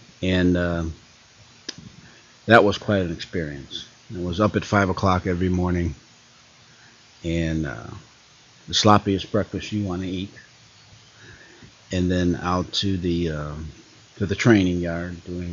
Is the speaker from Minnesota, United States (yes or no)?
no; Bellwood, Illinois, United States; also born or lived in Westlake; And then I was born in Westlake. My brothers and sisters were all also born in Melrose Park in Westlake. And eventually we moved to Bellwood. Went to school in Bellwood and grammar school